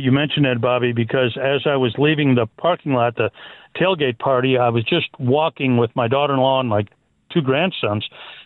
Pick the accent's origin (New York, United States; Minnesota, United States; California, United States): Minnesota, United States; moved away as an adult; also born or lived in Indiana; So growing up in Minnesota, I had to make the trek to Indiana, and that turned up to be a turning point in my life.